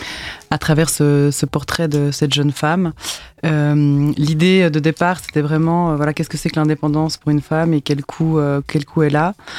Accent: La Chaux-de-Fonds, Neuchâtel, Switzerland; moi je suis suisse, j'ai grandi à La Chaux-de-Fonds, non loin d'une frontière

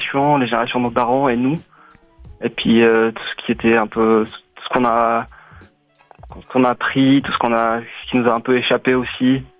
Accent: Morocco; moi je suis marocain, je parle du Maroc, je parle de mes souvenirs aussi d'enfance.

